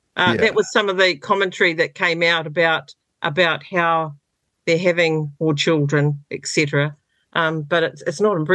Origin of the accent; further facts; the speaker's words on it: Roxburgh, Otago, New Zealand; born there; now in North Island, New Zealand; I was born in Roxburgh, so I mean, I love the South Island, but here I am living in the North.